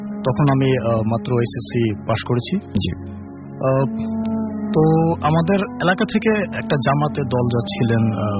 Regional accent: Mirpur, Dhaka Division, Bangladesh; আমি এসেছি মিরপুর থেকে

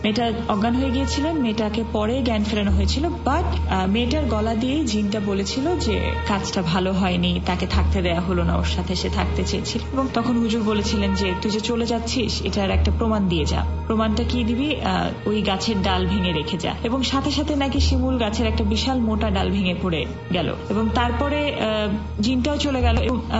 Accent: Jessore, Khulna Division, Bangladesh; আমি যেহেতু যশোরের মেয়ে, তো ওদিককার গল্প শুনলে আমার সেগুলোর প্রতি ইন্টারেস্ট একটু বেশি জাগে।

